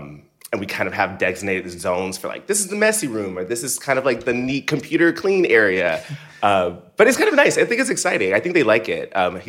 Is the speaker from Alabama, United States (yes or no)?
yes; Seale, Alabama, United States; In Alabama, right. Uh-huh. I'm from Seal, Alabama.